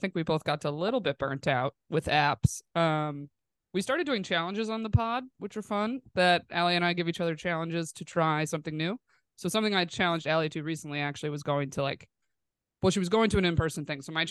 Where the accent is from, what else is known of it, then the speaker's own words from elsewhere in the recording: Binghamton, New York, United States; now in Los Angeles, United States; I recently moved to LA, and I'm originally from upstate New York, Binghamton